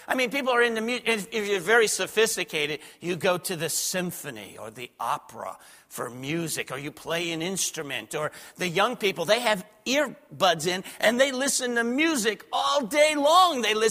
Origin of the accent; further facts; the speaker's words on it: New York City, New York, United States; Now, you have to realize, I grew up in New York City, New Jersey.